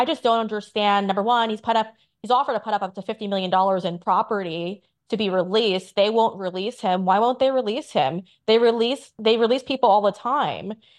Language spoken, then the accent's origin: English; New York, United States; I grew up in New York. I have friends in New York who were interns for Bad Boy.